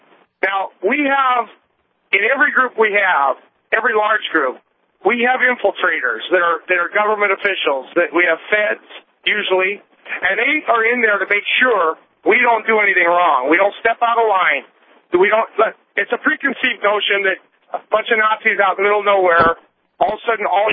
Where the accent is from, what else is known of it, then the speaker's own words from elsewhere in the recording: West Coast, United States; I'm from the West Coast.